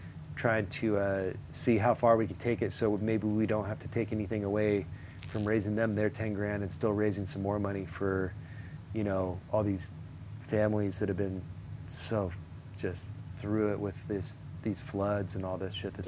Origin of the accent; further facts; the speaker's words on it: California, United States; I'm from Orange County originally anyway, man. It'll just be taking me back to my origin.